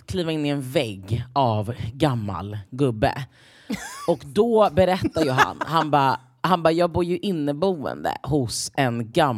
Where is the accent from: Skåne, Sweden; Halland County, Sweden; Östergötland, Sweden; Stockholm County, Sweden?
Stockholm County, Sweden; Stockholm; går av tunnelbanan, Mariatorget, upp mot liksom Björngårdsskolan. Alltså du vet, det är ju mina hemtrakter.